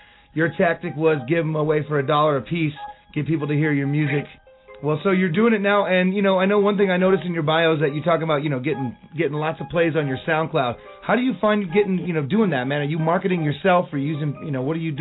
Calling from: Albuquerque, New Mexico, United States; I'm calling you from Albuquerque, Nuevo Mexico

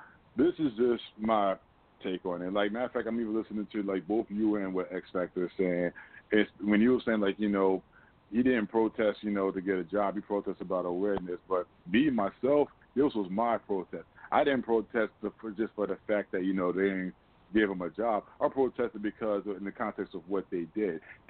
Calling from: New Jersey, United States; calling all the way from Dirty Jersey.

